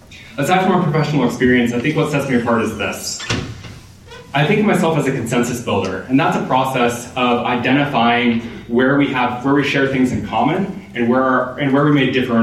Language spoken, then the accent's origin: English; Wyoming, United States; moved away as an adult; also born or lived in Phoenix; now in Bozeman, United States; I grew up next door in Wyoming, out in the county. I never lived on a paved road until I came here to Bozeman, where I enrolled in school in 2004.